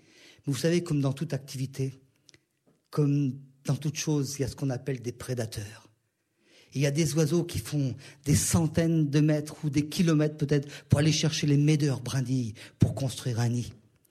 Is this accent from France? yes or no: yes; France; Parce que je suis cocorico, je suis français avant tout.